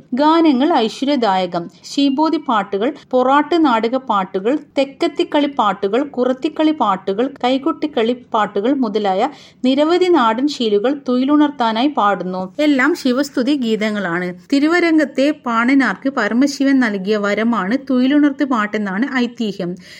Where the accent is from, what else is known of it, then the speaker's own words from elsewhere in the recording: Vavannur, Kerala, India; ഞാൻ ജനിച്ചു വളർന്ന പാലക്കാട് ജില്ലയുടെ ഏറ്റവും പടിഞ്ഞാറുള്ള കൂറ്റനാട്ടെ വാവന്നൂർ ഗ്രാമത്തിനും അഭിമാന നിമിഷം.